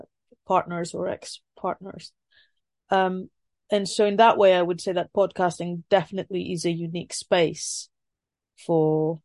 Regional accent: Athens, Attica, Greece; I am from Athens, Greece

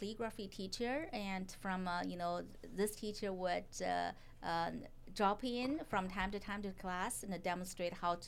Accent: China; first language Chinese; English is a second language; I was born and raised in China, so I know Chinese very well. So English is my second language.

